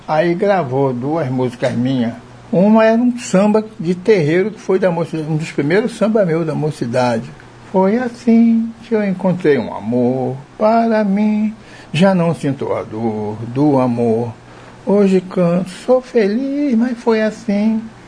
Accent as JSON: {"language": "Portuguese", "town": "Realengo", "region": "Rio de Janeiro", "country": "Brazil", "tie": "born or raised there", "said": "Eu sou de Realengo, nasci e criado."}